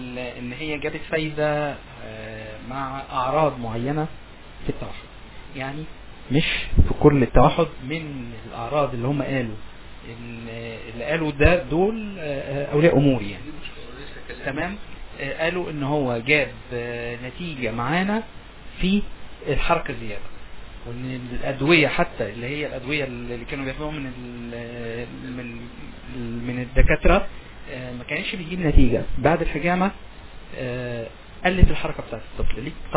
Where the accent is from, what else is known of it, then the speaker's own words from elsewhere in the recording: Egypt; لان هو ده زي الاعشاب عندنا في مصر، ده علم متوارث